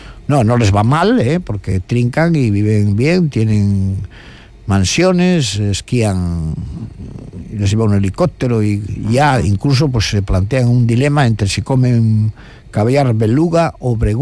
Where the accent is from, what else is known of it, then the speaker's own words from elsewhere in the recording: Cantabria, Spain; cuando yo nací en mi tierra de Cantabria, como estábamos en un sitio a 2.000 metros de altura, no había ni notarios, ni abogados, ni médico, ni nada de nada